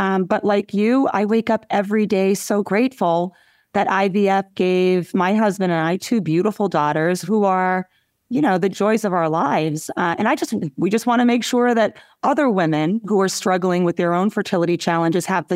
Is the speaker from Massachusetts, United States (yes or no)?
yes; Lowell, Massachusetts, United States; I grew up in Lowell, and working class family. My grandparents came here from Brazil and Portugal. My dad was a union iron worker.